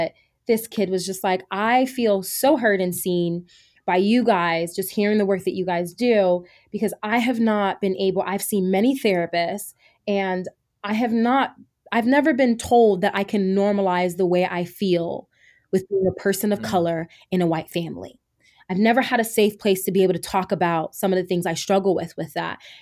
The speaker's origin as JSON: {"language": "English", "region": "New Jersey", "country": "United States", "tie": "born or raised there", "said": "I was born and raised in Jersey. And I never had access really to the outdoors until about 4 years ago when I was in Vegas."}